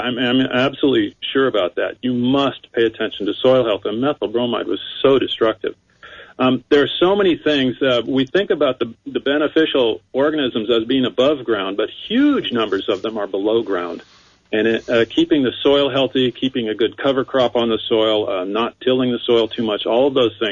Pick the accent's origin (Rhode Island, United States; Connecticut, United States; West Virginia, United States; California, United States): California, United States; Fresno; I lived in Fresno, I grew up in Fresno, and then got my PhD at Davis